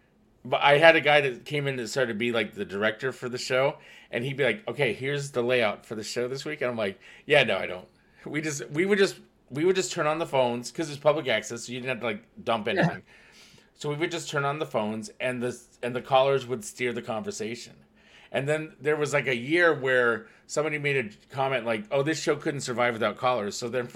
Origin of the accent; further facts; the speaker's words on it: Storm Lake, Iowa, United States; I grew up in Iowa. Like, I'm originally from Iowa, right? So I went to school in this like tiny little Storm Lake, Iowa city, whatever.